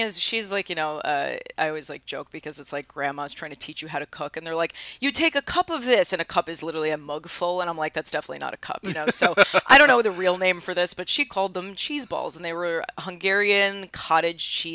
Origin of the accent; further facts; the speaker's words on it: Astoria, New York, United States; I was from Astoria, so like gotcha. Anytime I say I'm like from Astoria